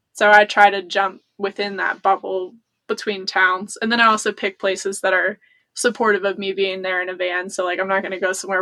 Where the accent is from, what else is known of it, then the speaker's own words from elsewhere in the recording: Appalachia, United States; I grew up near the Appalachian Trail, so I had already heard of thru hiking